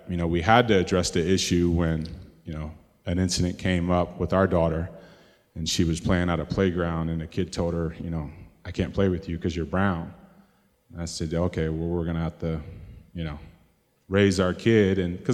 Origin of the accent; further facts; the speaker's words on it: Syracuse, New York, United States; And so growing up in Syracuse, New York, playing sports helped kind of keep me away from what was actually going on.